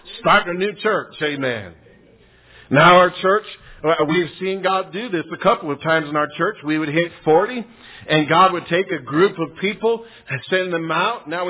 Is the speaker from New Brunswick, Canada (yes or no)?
no; Calgary, Alberta, Canada; accent: southern drawl; I really am Canadian. Even though this tongue has a southern drawl to it, I am Canadian. I was born and raised right in Calgary.